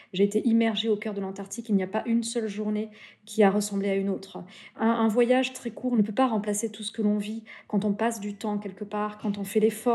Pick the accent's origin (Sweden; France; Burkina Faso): France; Toulouse, Occitanie; also born or lived in Carcassonne; Alors, je suis née à Carcassonne et j'ai grandi dans une banlieue de Toulouse.